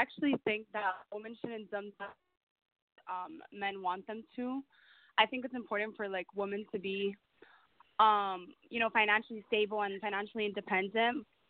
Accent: Maryland, United States; I'm from Maryland.

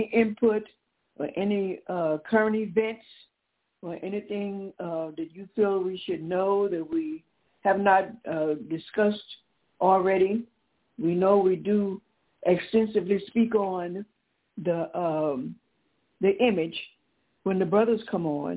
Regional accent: Nashville, Tennessee, United States; My hometown, yeah, my home, Nashville, Tennessee.

